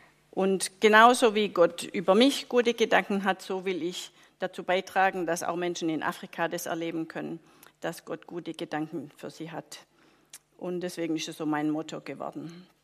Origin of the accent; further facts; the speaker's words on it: Winterbach, Baden-Württemberg, Germany; also born or lived in Schorndorf; Ich bin in Winterbach bei Schorndorf aufgewachsen, in Schorndorf geboren, in Winterbach aufgewachsen. Ich bin schon als Baby immer mit in die Kirche genommen worden